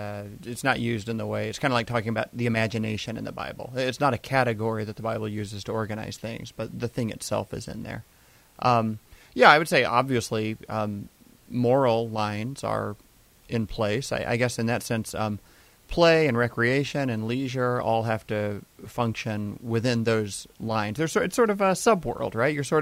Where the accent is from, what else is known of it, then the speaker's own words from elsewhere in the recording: Kentucky, United States; no, I'm from Kentucky, where when the TVs break, you buy a new TV and stack it on top.